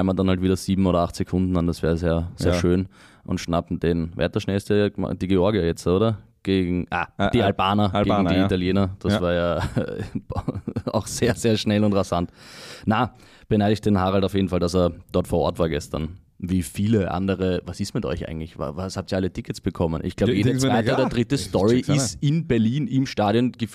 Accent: Austria; ich komme aus Österreich

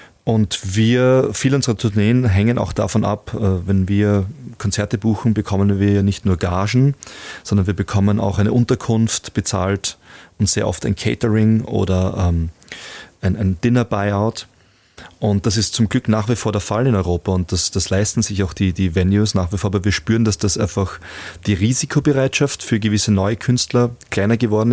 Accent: Styria, Austria; born there; Ich bin ja selber gebürtiger Steirer und Halbsteirer, meine Mutter ist Steirerin, also ich habe da einen absoluten Bezug zur Steiermark

